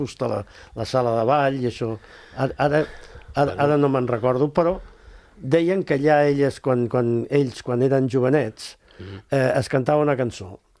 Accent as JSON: {"language": "Catalan", "town": "Badalona", "region": "Catalonia", "country": "Spain", "said": "Que tu i jo som de Badalona."}